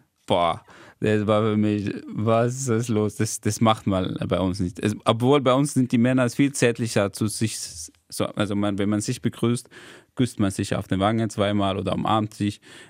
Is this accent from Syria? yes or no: yes; Damascus, Syria; now in Germany; ich komme aus Damaskus.